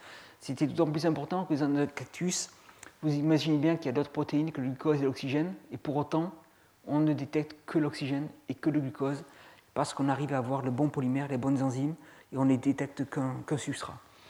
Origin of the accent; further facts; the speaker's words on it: Bordeaux, Nouvelle-Aquitaine, France; Et comme je viens de Bordeaux